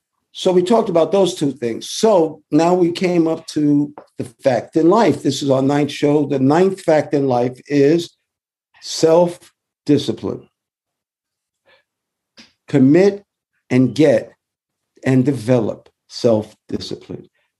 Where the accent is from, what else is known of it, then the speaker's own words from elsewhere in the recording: New York, United States; And we're from New York.